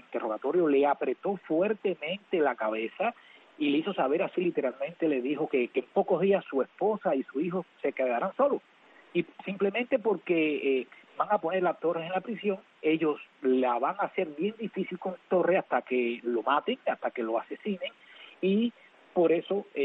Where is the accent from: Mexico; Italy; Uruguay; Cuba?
Cuba; mi pueblo cubano.